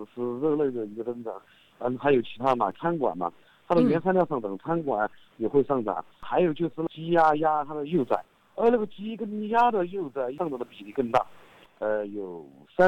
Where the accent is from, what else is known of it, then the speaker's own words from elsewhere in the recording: Sichuan, China; 就是我们四川人说的大把席嘛